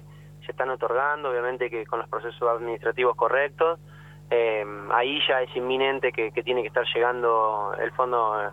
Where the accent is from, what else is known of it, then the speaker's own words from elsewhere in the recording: San Fernando, Buenos Aires Province, Argentina; born there; en el municipio de San Fernando, que es donde yo nací